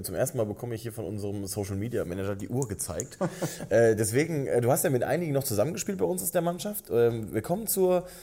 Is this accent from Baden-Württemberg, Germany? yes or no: no; North Rhine-Westphalia, Germany; Ich bin im Ruhrgebiet aufgewachsen.